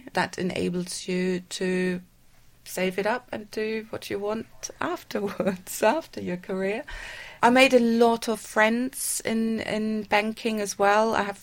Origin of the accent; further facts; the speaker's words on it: Bad Homburg, Hesse, Germany; English is a second language; In a small town near Frankfurt. The small town is called Bad Homburg.